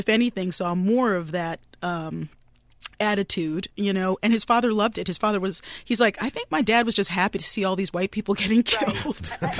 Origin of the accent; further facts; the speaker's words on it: Baltimore, Maryland, United States; I'm from Baltimore, you know, Baltimore is Mason-Dixon, but it's not, you know, it certainly did not have the Deep South